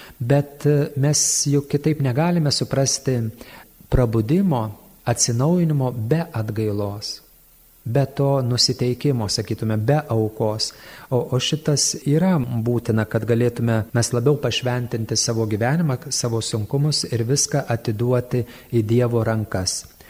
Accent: Samogitia, Lithuania; ypač aš kaip žemaitis

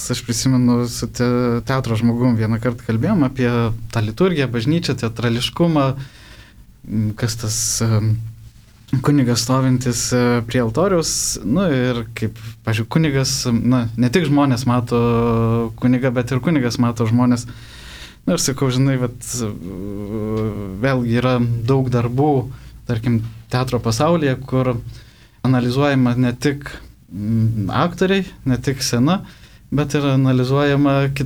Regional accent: Vilnius, Vilnius County, Lithuania; mes vilniečiai, kurie žinot bažnyčias

